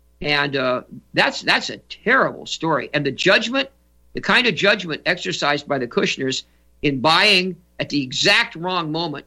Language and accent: English; New York City, New York, United States; born there; I was born on Fifth Avenue. Oh, my goodness. At Flower Fifth Avenue Hospital.